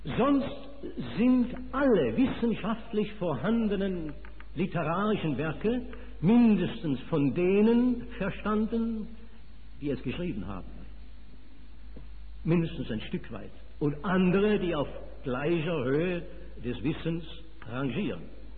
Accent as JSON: {"language": "German", "country": "Switzerland", "accent": "Swiss German", "first_language": "Swiss German", "said": "deutsche Sprache ist meine Muttersprache, also auf Schweizerdeutsch vorerst war"}